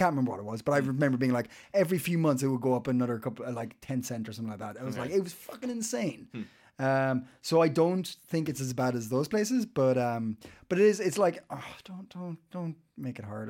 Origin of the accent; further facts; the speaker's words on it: Ireland; I'm from Ireland, like in the countryside